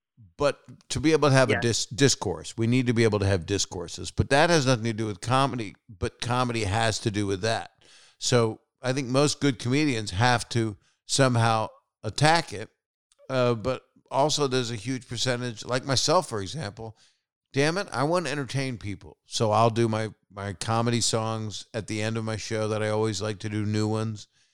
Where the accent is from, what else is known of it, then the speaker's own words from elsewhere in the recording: Virginia, United States; I had a lot of material that was about when I grew up in Virginia and there were segregated bathrooms